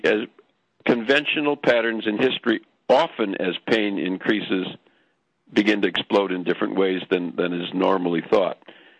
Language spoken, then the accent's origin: English; Wisconsin, United States; I'm from Wisconsin, and I was brought up in Wisconsin during the Joe McCarthy era.